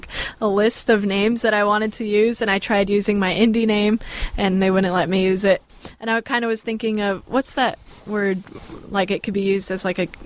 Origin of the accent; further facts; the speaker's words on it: California, United States; if I choose this one, I have to spell it B-A-Y, because I'm from the Bay Area.